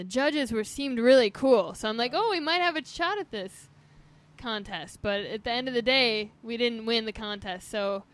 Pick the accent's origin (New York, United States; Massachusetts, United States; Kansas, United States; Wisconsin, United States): Wisconsin, United States; Port Washington; And I always used to get so upset because we grew up in near Port Washington.